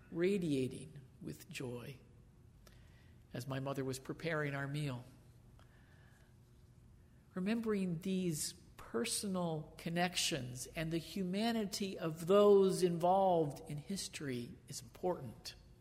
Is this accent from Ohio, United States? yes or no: no; Newark, Delaware, United States; I grew up in Newark, Delaware, not that far from Washington, D.C.